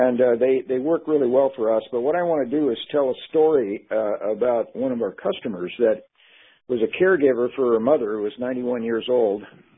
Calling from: Oregon, United States; Well, I'm calling from Oregon.

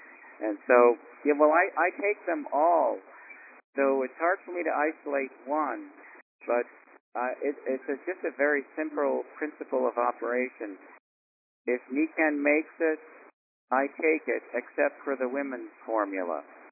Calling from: Kelowna, British Columbia, Canada; I'm calling from Kelowna, British Columbia, Canada.

